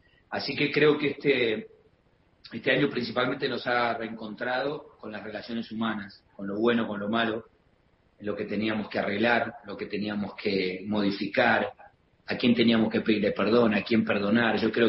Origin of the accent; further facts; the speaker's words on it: Argentina; como argentino